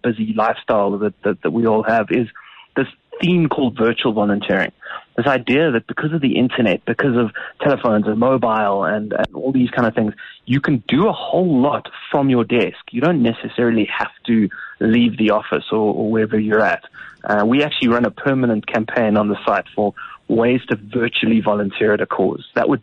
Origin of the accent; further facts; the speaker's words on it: South Africa; as a South African